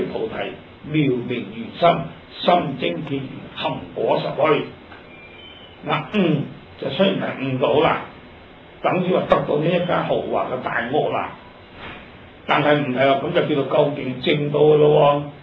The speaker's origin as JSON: {"language": "Cantonese", "country": "Hong Kong", "said": "咁我哋香港人咧係人都識噶啦"}